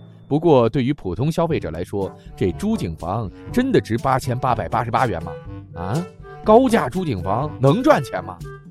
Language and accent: Chinese; northern China, China; 那身为一个北方人，这是我一辈子都达不到的高度啊！